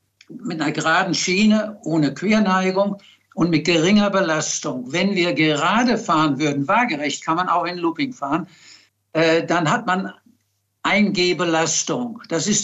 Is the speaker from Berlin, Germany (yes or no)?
no; Bochum, North Rhine-Westphalia, Germany; ich bin aus Bochum und wir lebten in München.